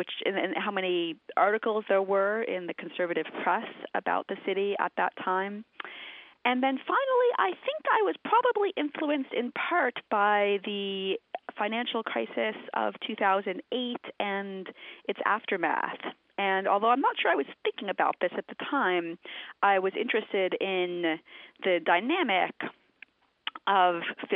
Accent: New York, United States; I grew up in New York. I'm born in 1975, the same year as the fiscal crisis. So writing this book was really meant writing about the city of my childhood.

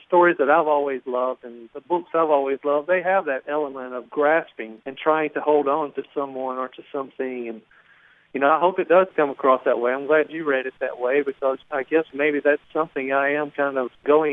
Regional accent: Mississippi, United States; And so I'm from South Mississippi, but I've lived in Oxford, I've lived in Hattiesburg, I'm in Columbus now, I've lived abroad.

